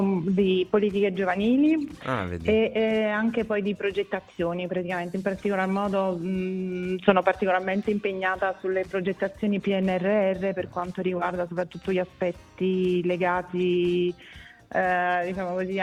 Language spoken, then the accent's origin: Italian; Ischia, Campania, Italy; now in Frigento, Italy; non sono neanche frigentina, diciamo, di nascita né di origine. Io vengo da Ischia